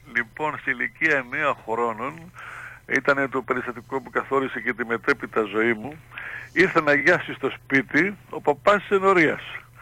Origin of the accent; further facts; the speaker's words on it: Piraeus, Attica, Greece; γεννήθηκα στον Πειραιά πριν από 61 χρόνια με τη χάρη του Θεού. Στον Πειραιά, στην όμορφη ενορία και ευλογημένη ενορία του Αγίου Βασιλείου Πειραιός, όπου εκεί μεγάλωσα, έπαιξα, ανδρώθηκα πνευματικά, κατηχήθηκα, βαφτίστηκα